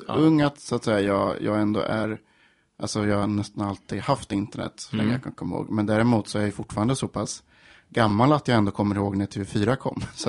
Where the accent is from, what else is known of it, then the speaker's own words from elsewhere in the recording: Linköping, Östergötland, Sweden; now in Stockholm, Sweden; Och jag är från Linköping från början, så jag har egentligen bara bott i Stockholm i 3 år, men det känns som länge nu.